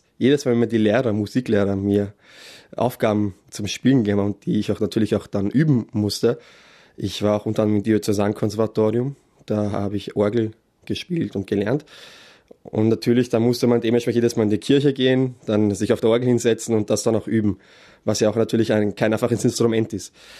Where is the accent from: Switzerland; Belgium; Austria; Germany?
Austria; Vienna; Ich bin Österreicher, ich bin in Wien geboren, aber ich habe aramäische Wurzeln.